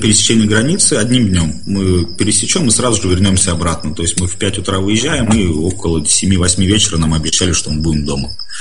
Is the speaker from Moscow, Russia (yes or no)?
yes; Moscow, Russia; Да, я родился в Москве, жил в ней и, надеюсь, вернусь туда и буду жить тоже когда-то там.